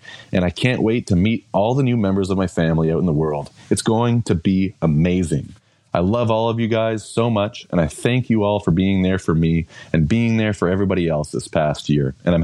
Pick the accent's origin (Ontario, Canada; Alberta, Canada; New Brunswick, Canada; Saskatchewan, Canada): Ontario, Canada; Ottawa; from Ottawa